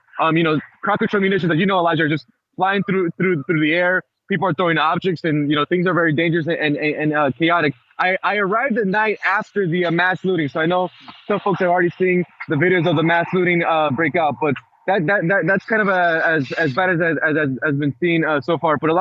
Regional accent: United States; So, you know, as an American, as a journalist, you know, you would hope not

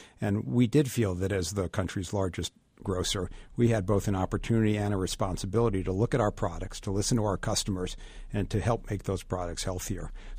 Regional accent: Queens, New York, United States; I'm from New York. I grew up in Queens. My mom's still there in the house I grew up in.

